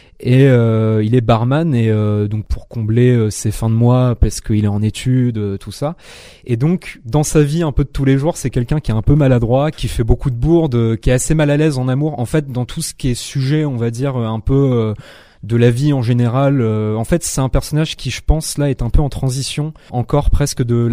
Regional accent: Le Trait, Normandy, France; moved away as an adult; moi je suis pas de la région, je viens de Normandie de base, dans un petit patelin qui s'appelle Le Trait, entre Le Havre et Rouen, et je suis descendu à 18 ans dans le sud

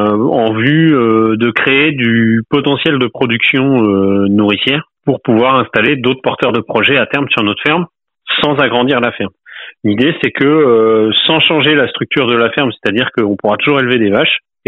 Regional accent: Normandy, France; Alors, nous, on est de Charente, ma femme est parisienne, moi je suis normand, on est venu là sur le tard, on s'installe à plus de 30 ans, en hors cadre familial

